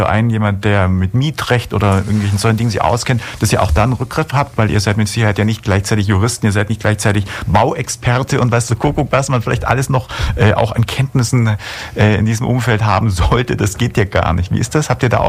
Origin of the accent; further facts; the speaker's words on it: Ulm, Baden-Württemberg, Germany; born there; Ich erinnere mich noch an Zeiten, bin ja gebürtiger Ulmer, da war es so knapp an der 100.000er-Grenze.